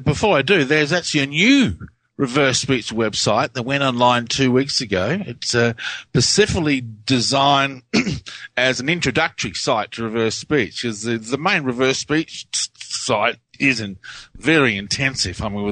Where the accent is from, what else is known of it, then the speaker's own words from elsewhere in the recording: Adelaide, South Australia, Australia; whether you fly from Adelaide, from my hometown in Adelaide, straight through to London or via the United States.